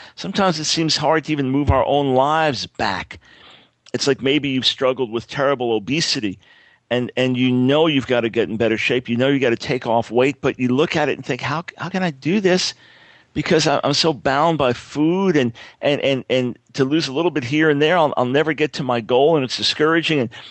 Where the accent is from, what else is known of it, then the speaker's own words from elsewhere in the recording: Long Island, New York, United States; moved away as an adult; now in Maryland, United States; my wife and I, when we got married, we were both now from Long Island background. That's where we grew up in the Lord together. Then we moved from there to Maryland, a little bit north of D.C.